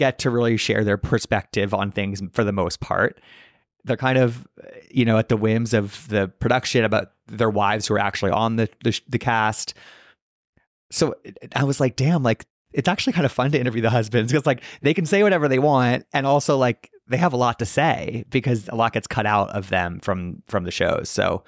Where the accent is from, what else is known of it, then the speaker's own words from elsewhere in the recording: Manhattan, New York, United States; he acknowledged like, we both grew up well off in the city. Like, we grew up in Manhattan, but like, we're not trust fund babies.